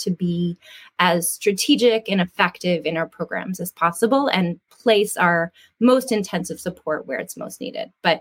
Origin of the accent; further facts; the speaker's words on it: Pennsylvania, United States; now in Washington, United States; I registered to vote in DC, but I actually still have my driver's license from my home state of Pennsylvania.